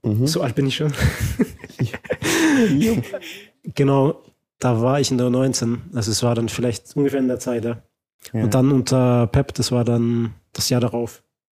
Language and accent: German; Austria; Ja gut, ich bin in Österreich groß geworden.